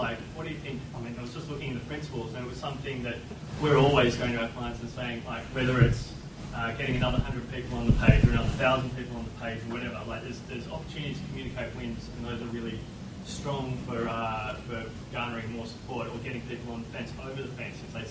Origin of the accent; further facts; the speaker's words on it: Sydney, New South Wales, Australia; from Sydney